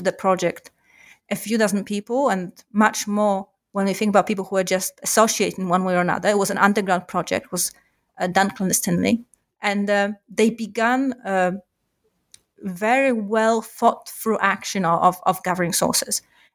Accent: Warsaw, Masovian Voivodeship, Poland; I am from Warsaw originally. I grew up in Warsaw, and Warsaw is a very strange city in many ways

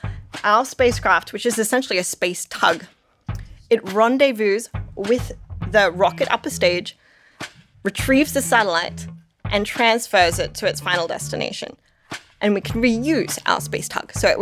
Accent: Australia; now in Denver, United States; I'm Australian living in Denver

